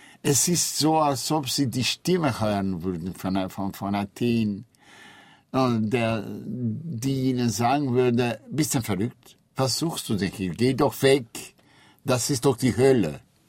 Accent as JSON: {"language": "German", "region": "Istanbul", "country": "Turkey", "tie": "born or raised there", "said": "Also meine Heimatstadt ist Istanbul. Wenn man mich fragt, woher kommen Sie? Ich sage immer, ich bin Istanbuler. Aber die Türkei ist nicht meine Heimat. Denn ich bin zu einer Zeit geboren und aufgewachsen in Istanbul"}